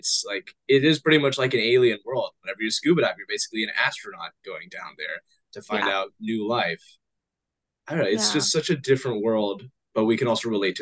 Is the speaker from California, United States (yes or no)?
yes; Monterey, California, United States; I was raised around Monterey, so I've always been drawn to the ocean